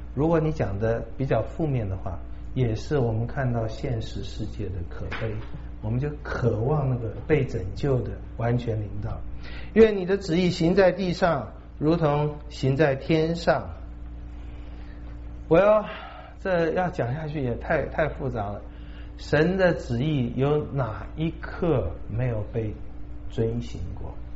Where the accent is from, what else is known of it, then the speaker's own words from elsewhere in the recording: China; 你会疯，起码我们中国人会疯的。